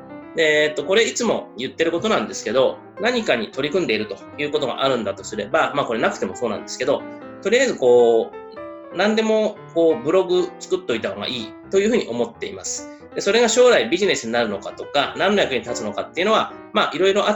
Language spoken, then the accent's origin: Japanese; Toyama, Japan; now in Tokyo, Japan; 今このポッドキャストは故郷の富山ですね、実家で録音してます。普段は帰省って3日ぐらいがせいぜいなんですけど、今は東京の方には部屋もないし